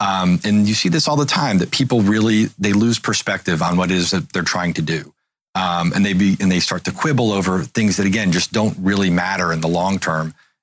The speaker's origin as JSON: {"language": "English", "town": "Memphis", "region": "Tennessee", "country": "United States", "tie": "born or raised there"}